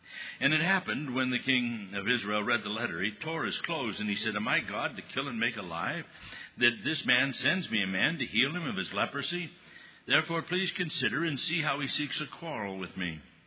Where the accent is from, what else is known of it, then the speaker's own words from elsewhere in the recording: Scotland, United Kingdom; I'm a Scotsman, I just take it.